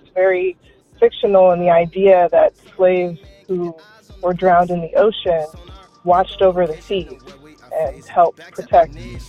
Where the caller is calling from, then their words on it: California, United States; I'm calling from California.